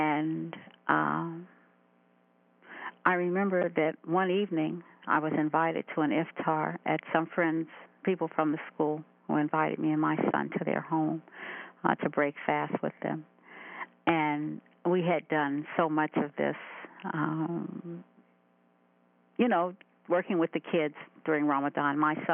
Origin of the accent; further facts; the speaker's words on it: Columbus, Ohio, United States; I'm from Columbus, Ohio.